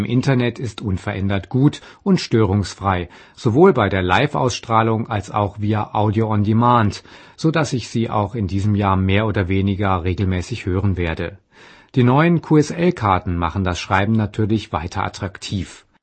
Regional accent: Lower Silesian Voivodeship, Poland; born there; weil mein Geburtsort in der heute polnischen Grafschaft Glatz damals noch zum

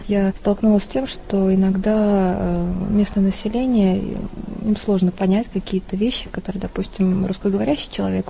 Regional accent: Moscow, Russia; now in Czechia; Я приехала из Москвы 10 лет назад

